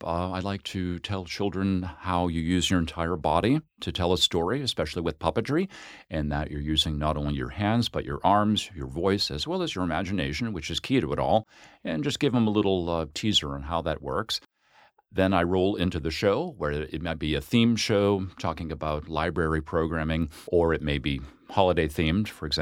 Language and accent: English; Massachusetts, United States; around the Merrimack Valley, where I grew up in Massachusetts.